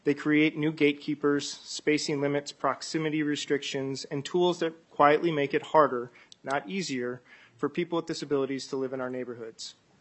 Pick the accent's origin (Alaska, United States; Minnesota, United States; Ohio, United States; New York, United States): Minnesota, United States; And I reject that as a provider, as a local elected official, and as a Minnesotan.